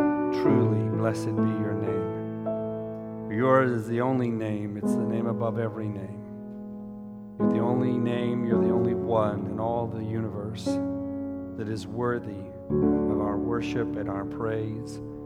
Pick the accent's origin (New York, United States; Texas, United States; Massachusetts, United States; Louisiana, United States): Texas, United States; when I would tell them I was also from Texas, they would immediately go, oh, you are in America, you are free